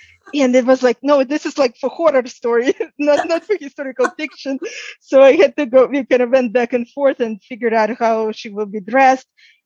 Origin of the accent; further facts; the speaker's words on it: Ukraine; I'm from Ukraine myself. I was born there.